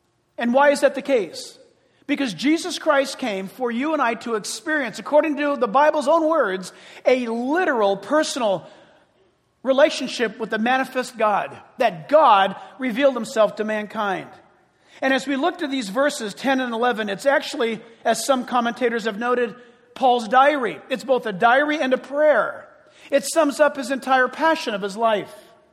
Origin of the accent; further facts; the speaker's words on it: San Diego, California, United States; also born or lived in Orange County; I grew up in San Diego and in Orange County.